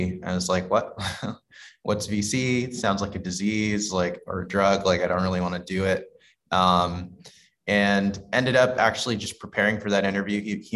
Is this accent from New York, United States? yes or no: yes; New York City, New York, United States; I grew up in the Bronx in New York, so it's kind of coming full circle, joining Primary.